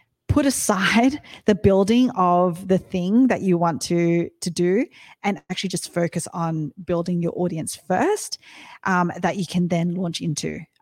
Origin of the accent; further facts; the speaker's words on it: Australia; accent: Australian; if you can connect with me and my Australian accent